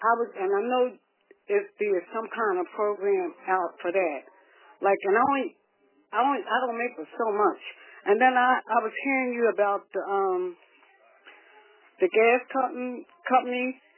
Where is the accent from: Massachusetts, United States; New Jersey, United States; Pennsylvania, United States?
Pennsylvania, United States; Philadelphia; and yes, I am from South Philly.